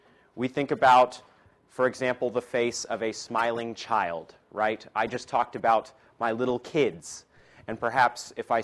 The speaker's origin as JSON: {"language": "English", "region": "Maine", "country": "United States", "said": "I am from Maine originally. How many people know someone from Maine? Four people. Not including me. So not many, but I am from this place way up north, very cold, called Maine."}